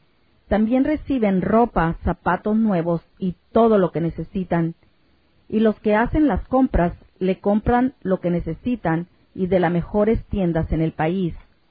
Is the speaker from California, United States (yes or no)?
no; New York, United States; also born or lived in Puerto Rico; Soy de Nueva York, pero nací en Puerto Rico.